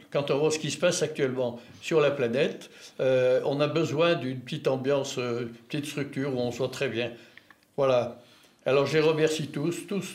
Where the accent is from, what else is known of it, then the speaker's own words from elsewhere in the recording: United Kingdom; accent: English; French is a second language; votre patience infinie pour mon épouvantable accent anglais.